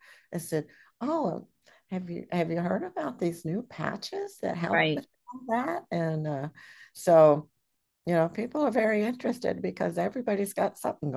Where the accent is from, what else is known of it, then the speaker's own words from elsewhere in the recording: Texas, United States; I had a long conversation last night with my mentor in Texas, which lives 30 miles from my hometown.